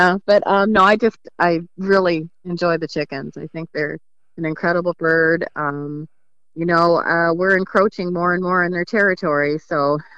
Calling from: Iowa, United States; I am in Iowa, Northwest Iowa, Cherokee County.

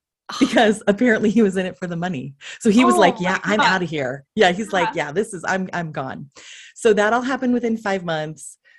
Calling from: Thousand Oaks, California, United States; I am tuning in from beautiful Thousand Oaks, California. If you are not in, if you're not in the LA area, think due north of Malibu.

